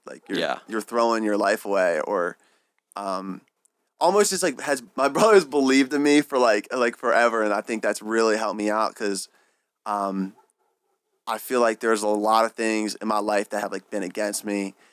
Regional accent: Pennsylvania, United States; also born or lived in Virginia; I grew up in Pennsylvania, went to school at Virginia Tech, and then after ended up back in Virginia. Kind of went from small town to small town, now big city

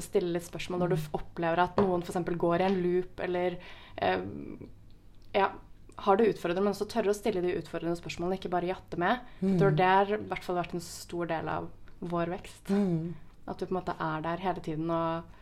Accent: Oslo, Norway; jeg var vant til den rolig, gode oppveksten på Oslo Vest.

